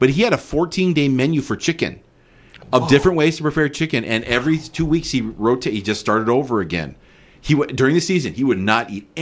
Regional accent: Minnesota, United States; You know, I grew up in Minnesota, people would be disappointed

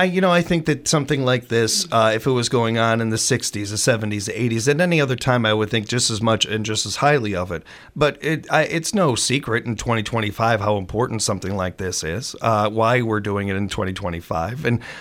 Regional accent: Chicago, Illinois, United States; Politics has always been a big part of my family, and growing up in Chicago, you just can't get around it.

